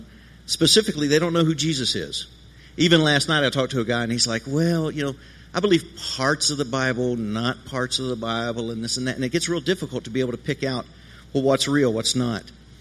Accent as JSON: {"language": "English", "region": "the South", "country": "United States", "said": "Now, I come from the South, and so I have to tell stories."}